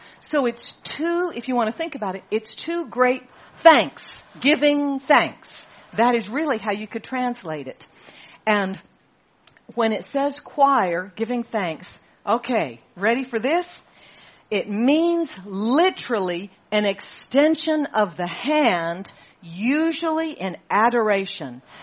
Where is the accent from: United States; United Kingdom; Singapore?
Singapore; When I was growing up in Singapore